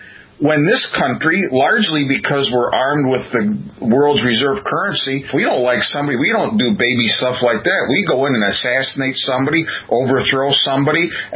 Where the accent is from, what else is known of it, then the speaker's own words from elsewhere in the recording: United States; So I don't say that because I'm not patriotic as an American and love my country